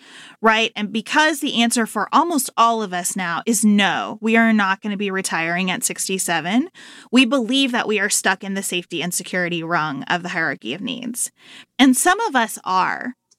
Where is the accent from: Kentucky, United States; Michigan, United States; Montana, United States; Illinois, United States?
Kentucky, United States; Livermore; I went to the library in Livermore, Kentucky, where I grew up. Population, about 1,500. I always tell people, two banks, one grocery store, zero stoplights. That's Livermore.